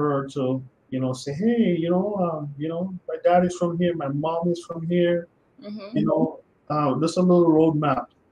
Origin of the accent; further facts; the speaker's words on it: Clarendon, Jamaica; My whole life story, growing up in Clarendon, is a big part of me.